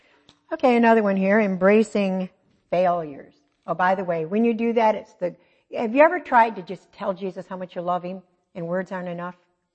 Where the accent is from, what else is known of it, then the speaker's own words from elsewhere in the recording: Pontiac, Michigan, United States; I grew up in Pontiac, Michigan.